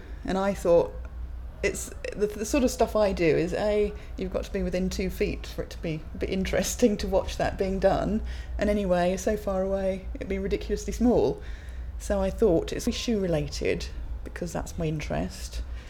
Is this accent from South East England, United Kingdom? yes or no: yes; Chipping Norton, South East England, United Kingdom; I'm from Chipping Norton in Oxfordshire.